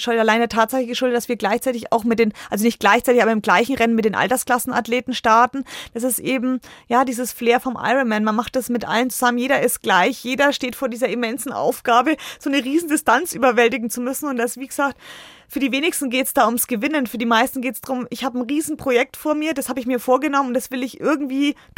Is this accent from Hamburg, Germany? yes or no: no; Bayreuth, Bavaria, Germany; dann ist Bayreuth dann doch meine Heimat und ist was ganz Besonderes